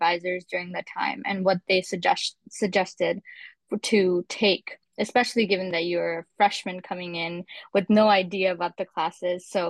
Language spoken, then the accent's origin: English; Canada; I'm from Canada